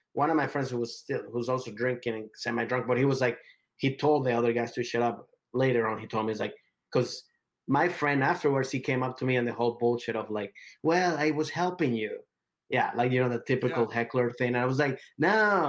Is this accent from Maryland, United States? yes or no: yes; Bethesda, Maryland, United States; I grew up in Bethesda